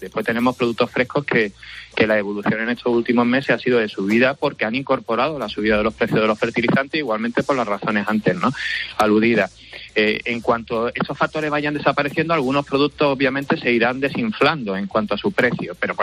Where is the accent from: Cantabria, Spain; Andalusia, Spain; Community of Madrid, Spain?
Andalusia, Spain; Seville; me tomo también mi gazpacho y mi salmorejo, que como buen sevillano también solemos hacer al estilo cordobés